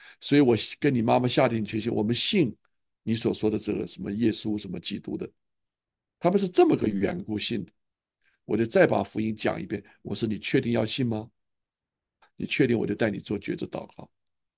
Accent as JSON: {"language": "Chinese", "country": "China", "tie": "born or raised there", "said": "我们在中国长大的家庭哪有不吵架？"}